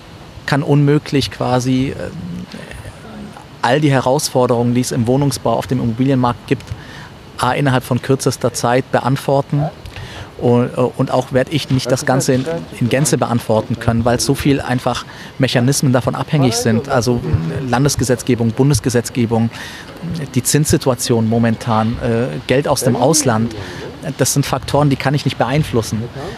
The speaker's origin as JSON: {"language": "German", "town": "Ulm", "region": "Baden-Württemberg", "country": "Germany", "tie": "born or raised there", "said": "ich bin ja in Ulm aufgewachsen und für mich ist Ulm schon auch immer irgendwie noch Heimat, weil dort mein Freundeskreis ist."}